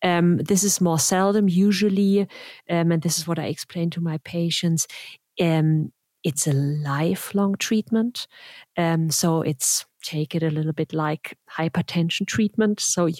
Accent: Germany; also born or lived in United States; So I'm from Germany and the US.

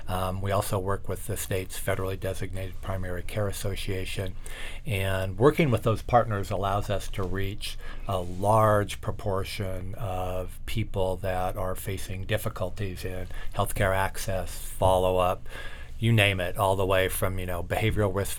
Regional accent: Idaho, United States; I grew up in Idaho, moved all over 7 different times growing up

